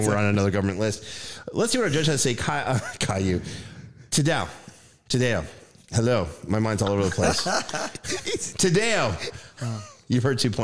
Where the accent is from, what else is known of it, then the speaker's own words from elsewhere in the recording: Canada; born there; And I'm playing catch up because I was born in Canada.